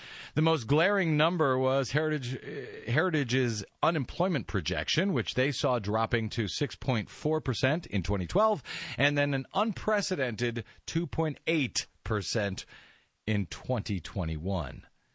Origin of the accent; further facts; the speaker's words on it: Missouri, United States; Let's go to Julius in my hometown of Missouri on I-44, driving along, hopefully hands-free talking.